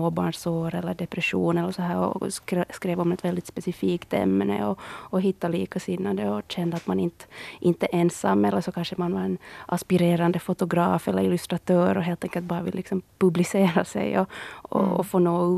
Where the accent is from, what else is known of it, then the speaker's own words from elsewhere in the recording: Karis, Uusimaa, Finland; att vi har både klippt och klistrat tillsammans och liksom lekt redaktörer ända sedan vi var små hemma i Karis